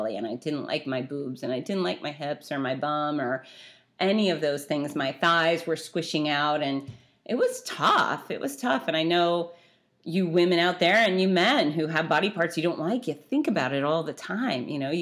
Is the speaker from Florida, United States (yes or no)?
yes; Florida, United States; We're from South Florida, and, you know, the fruit in Florida is fantastic to begin with.